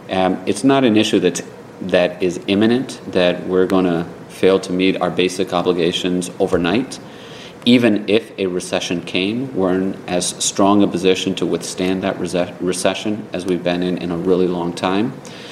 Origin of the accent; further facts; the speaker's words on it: Providence, Rhode Island, United States; when I was growing up in Providence, there was a sense that you had to know a guy to get anything done in City Hall.